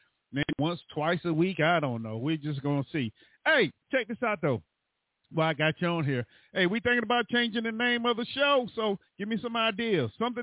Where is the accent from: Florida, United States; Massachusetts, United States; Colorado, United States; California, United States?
Florida, United States; No, I'm not from the country. I'm not from Texas, y'all. I'm from Florida.